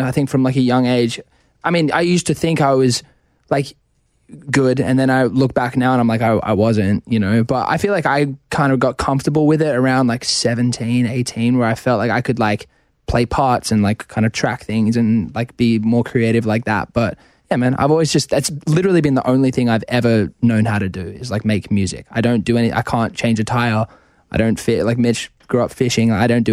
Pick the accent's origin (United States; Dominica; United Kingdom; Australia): Australia; I feel like maybe it's being Australian and I've struggled with this for a while.